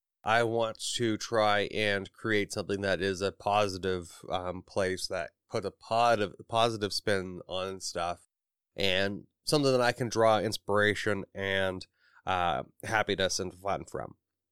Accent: Canada; I am from Canada.

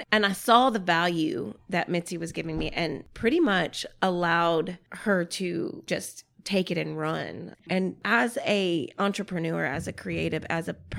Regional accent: Indiana, United States; also born or lived in Houston, Texas; now in Baton Rouge, United States; I am from, I'm from the Midwest, but I spent my like influential young years in Houston, Texas, and then moved back to the Midwest, and I went to high school and college in Indiana, Ball State. So technically Houston and Indiana.

